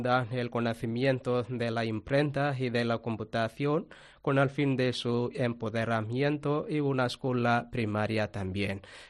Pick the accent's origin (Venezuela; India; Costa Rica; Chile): India; Tamil Nadu; Spanish is a second language; de la India. Ahí en la India tenemos 7 provincias. Una de ellas es Tamil Nadu. Soy de esa tierra, Tamil Nadu.